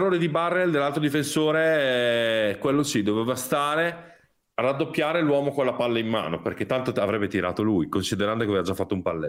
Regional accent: Reggio Emilia, Emilia-Romagna, Italy; visto che intanto io sono di Reggio

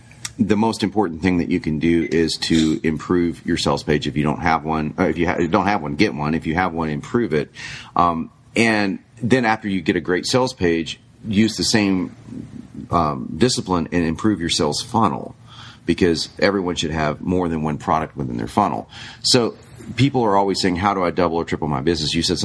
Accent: New York, United States; I'm from New York. What can I tell you? It comes with the territory.

